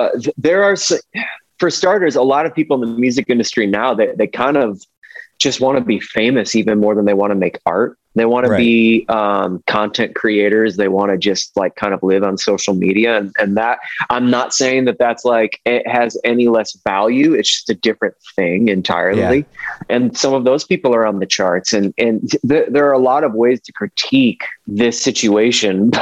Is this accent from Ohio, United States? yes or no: yes; Ohio, United States; I said route. I'm from Ohio.